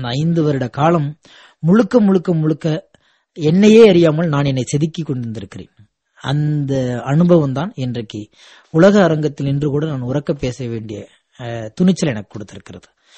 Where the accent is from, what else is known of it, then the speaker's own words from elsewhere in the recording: Pudukariyapatti, Tamil Nadu, India; சராசரி இந்திய சராசரி விவசாய குடும்பத்தில் என்னுடைய குடும்பமும் ஒன்று. நான் இப்ப சொந்தமா பிறந்த என்னுடைய சொந்த ஊர் வந்து தஞ்சாவூர் மாவட்டத்தில் புதுக்கரியப்பட்டிங்கிற ஒரு கிராமம்.